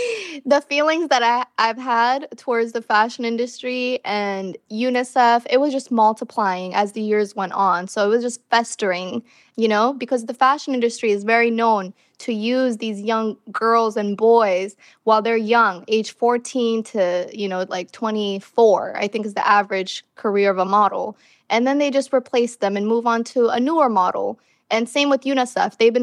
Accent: United States; Growing up in America, not seeing representation, not seeing anybody who dressed like me, looked like me

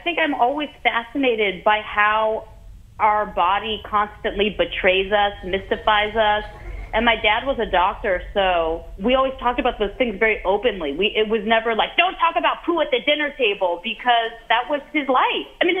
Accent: San Francisco, California, United States; when I warmed up for my special in my hometown, San Francisco, I did four shows at this comedy club that was a 400-seater

